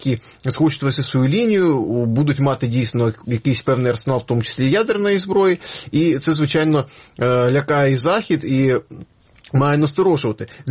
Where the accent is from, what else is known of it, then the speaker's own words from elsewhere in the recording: Krasnodar Krai, Russia; Я сам з Кубані і був до війни практично кожен рік в Краснодарському краї Росії.